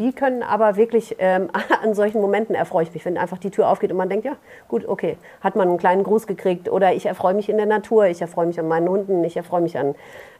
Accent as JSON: {"language": "German", "town": "Münster", "region": "North Rhine-Westphalia", "country": "Germany", "tie": "born there", "said": "ich komme ja gebürtig aus Münster"}